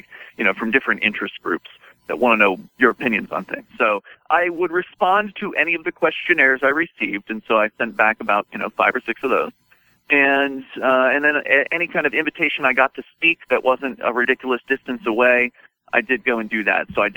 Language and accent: English; Florida, United States; I'm from Florida originally, and this is the number one objection.